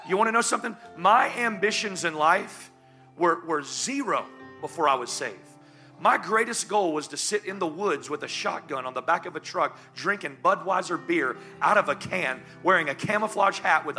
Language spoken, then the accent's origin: English; the South, United States; listen, I'm from the South. I'm still old school.